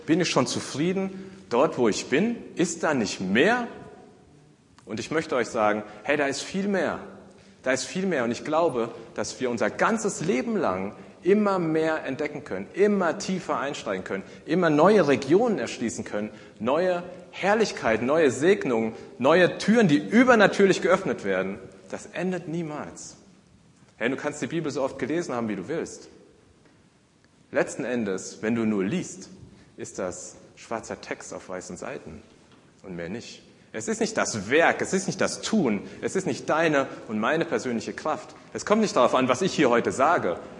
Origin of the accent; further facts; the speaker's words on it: Griesheim, Hesse, Germany; ich komme eben weit, weit weg, aus einer weit, weit entfernten Zivilisation. Ich komme aus Griesheim.